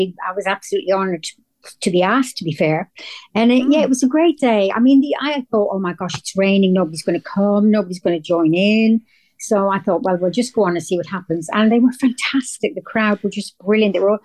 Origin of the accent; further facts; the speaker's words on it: Dublin, Leinster, Ireland; And we lived in Finglas for the first 4 years of my life, 4 or 5 years of my life.